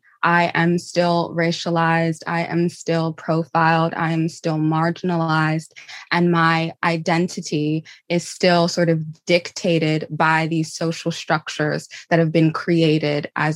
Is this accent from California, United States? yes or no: yes; Riverside, California, United States; now in Los Angeles, United States; I'm from Riverside, California, but I live in Los Angeles.